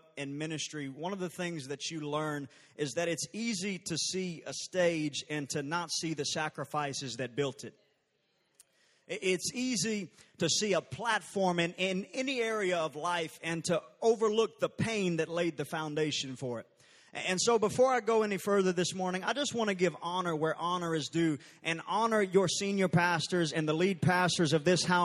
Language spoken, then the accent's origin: English; Texas, United States; Just know I'm just from Texas. You know, everywhere that I go, people, when they find out I'm from Texas, they ask me, do you own an oil well and do you ride a horse to work?